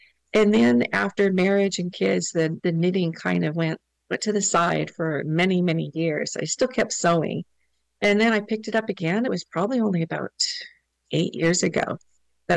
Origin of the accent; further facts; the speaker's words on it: California, United States; also born or lived in Canada; I've lived in Southern California almost my whole life. We moved here when we were two, moved here from Canada. But so I have no memory of Canada.